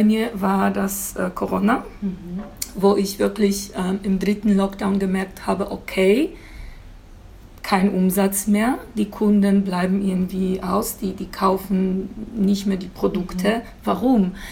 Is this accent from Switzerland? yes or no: no; Poland; German is a second language; now in Germany; ich komme aus Polen ursprünglich und ich bin vor knapp 17 Jahren hier nach Deutschland gekommen.